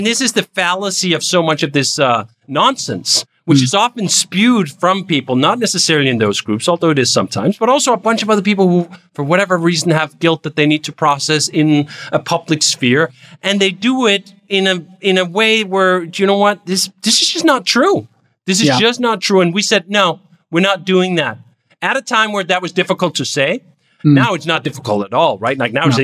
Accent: Denmark; English is a second language; now in United States; I came from Denmark, a society that has a broad safety net and does a bunch of things to level the playing field however you want.

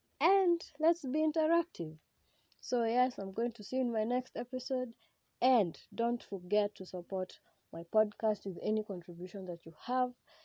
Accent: Kenya; I am a Kenyan because I shrub a lot and I am very proud of my shrubbing.

